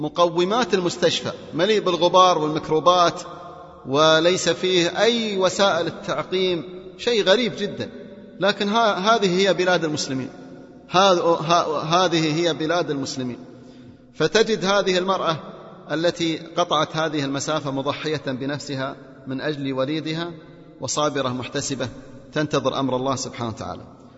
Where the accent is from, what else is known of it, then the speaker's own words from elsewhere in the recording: Kuwait; عندنا في الكويت أسر تعيش في غرفة وصالة